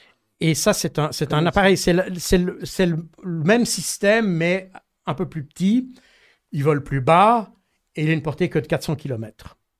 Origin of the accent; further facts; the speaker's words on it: Switzerland; Donc chez nous, en Suisse, ce ne serait même pas un bataillon.